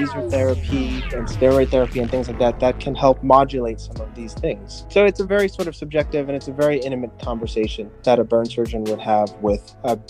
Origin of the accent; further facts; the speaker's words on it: Bronx, New York, United States; Born and raised in the Boogie Down Bronx, and a lot of shady stuff happening all around me.